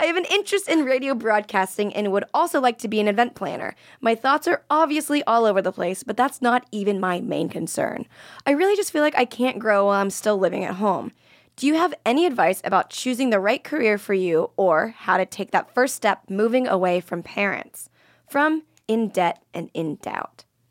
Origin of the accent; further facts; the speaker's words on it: Florida, United States; I was from Florida, and if I would have stayed in Florida, that's kind of the trajectory.